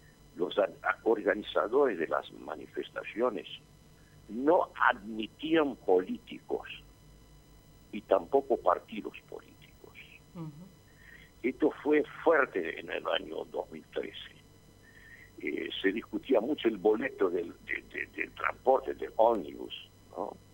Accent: Brazil; Spanish is a second language; Yo diría a ustedes que como brasileño sentí una vergüenza inmensa

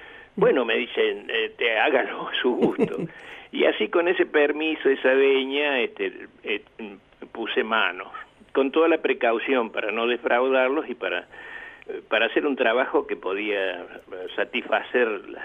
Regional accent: Córdoba, Argentina; yo soy cordobés

